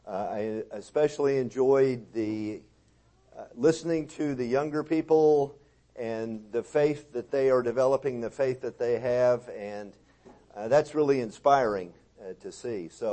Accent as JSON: {"language": "English", "region": "Texas", "country": "United States", "said": "I think that what we need to do, since I'm from Texas and I'm learning this thing about, you know, the way you speak in Canada, eh?"}